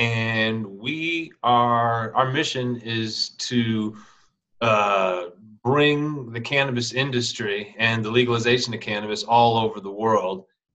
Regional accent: Minneapolis, Minnesota, United States; now in Santa Cruz, United States; I'm from Minneapolis, but I moved out to Santa Cruz. My girlfriend was a junior transfer at Santa Cruz, California. And I was fresh off the boat from Minnesota

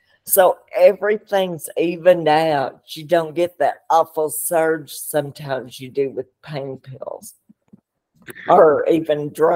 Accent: Kentucky, United States; now in Memphis, United States; I'm actually from Kentucky.

